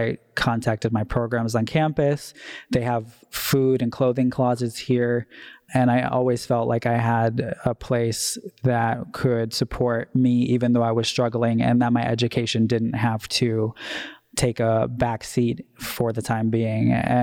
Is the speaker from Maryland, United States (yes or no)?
no; Detroit, Michigan, United States; moved away as an adult; now in California, United States; So I came out from Detroit, Michigan. I left right after graduation and emancipating from foster care.